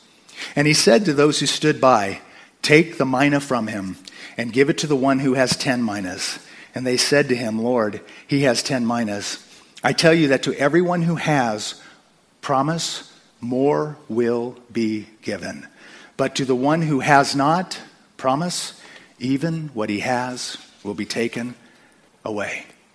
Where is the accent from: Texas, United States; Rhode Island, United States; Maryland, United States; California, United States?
California, United States; San Diego; I'm a normal guy that wakes up. I was raised in San Diego.